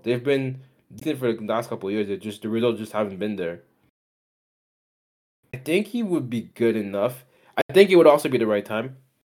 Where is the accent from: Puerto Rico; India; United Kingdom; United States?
United Kingdom; Liverpool, North West England; I'm from Liverpool.